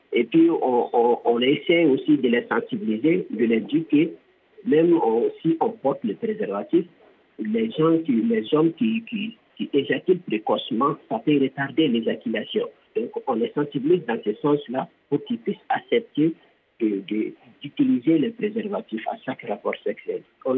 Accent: Mali; Vu que la santé sexuelle est un tabou chez nous en Afrique, surtout au Mali ici

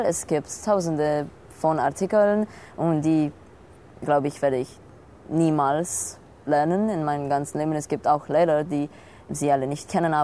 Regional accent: Romania; now in Germany; Was ich immer in meinem Heimatland vermisse, ist die Toleranz hier in Deutschland. Die Leute sind einfach weltoffener und verständnisvoller. Zum Beispiel, wenn man in Rumänien sich komischer bekleidet

